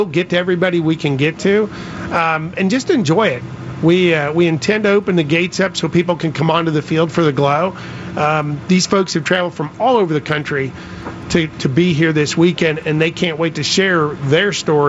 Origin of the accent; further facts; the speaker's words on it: Kentucky, United States; Couple years ago, I was flying in rural Kentucky, and I'm from Kentucky, so I kind of defend the territory